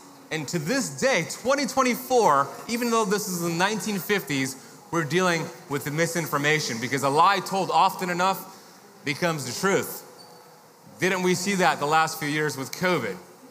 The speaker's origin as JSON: {"language": "English", "town": "Miami", "region": "Florida", "country": "United States", "tie": "born or raised there", "said": "So I'm grateful to be a part of it in my hometown of Miami."}